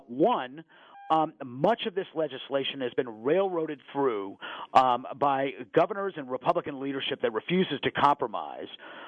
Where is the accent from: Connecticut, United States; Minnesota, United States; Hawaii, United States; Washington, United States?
Connecticut, United States; The governor of my home state of Connecticut